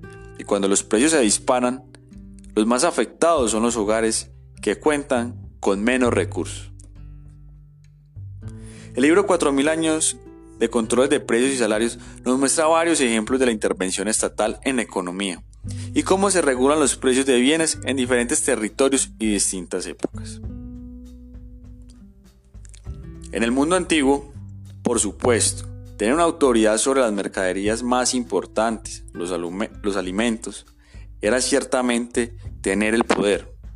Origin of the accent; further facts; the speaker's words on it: Colombia; Es la pregunta que como colombianos nos debemos hacer.